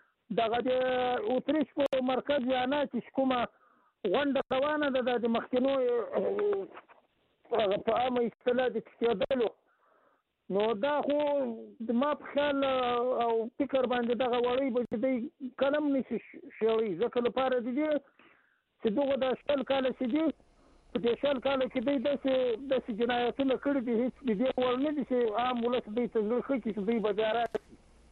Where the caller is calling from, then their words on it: Khyber Pakhtunkhwa, Pakistan; زه د خیبر پښتونخوا حریفون نه یم، … ستاسو دایمي اورېدونکی.